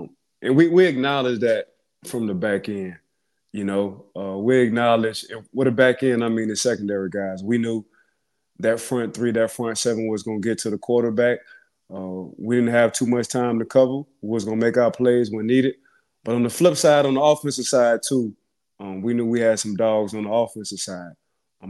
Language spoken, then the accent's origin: English; New Orleans, Louisiana, United States; now in Pittsburgh, United States; You know, from a kid like me growing up in New Orleans to being one of the pallbearers at Paul Rooney funeral.